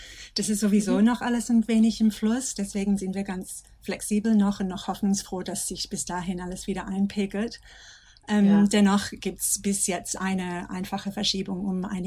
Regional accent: Australia; German is a second language; moved away as an adult; now in Germany; aber ich komme aus Australien

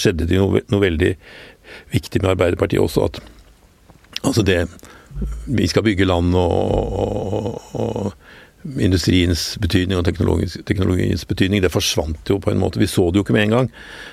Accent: Oslo, Norway; Ja, jeg vokste opp på Skillebekk, nederst i Gabelsgate, kanskje nå heter Nedre Frogner, jeg vet ikke, men og gikk på Russløkka skole

